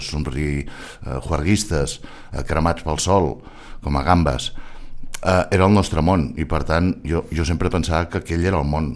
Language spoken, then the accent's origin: Catalan; Sitges, Catalonia, Spain; jo sóc de Sitges